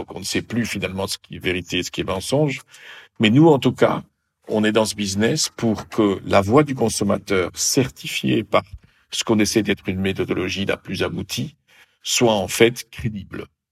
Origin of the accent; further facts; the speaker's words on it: Belgium; born there; parce que je suis né d'un père hollandais en Belgique et habitant en partie à Paris, en partie à Bruxelles.